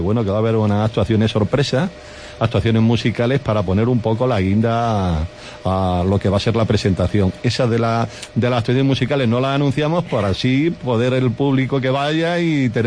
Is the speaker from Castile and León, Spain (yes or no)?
no; Cáceres, Extremadura, Spain; somos personas de Cáceres de hace muchos años